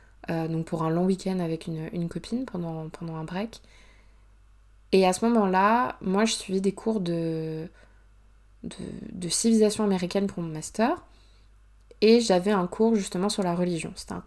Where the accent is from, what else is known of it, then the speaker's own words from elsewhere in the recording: France; j'ai pu lui expliquer voilà, que je venais de France.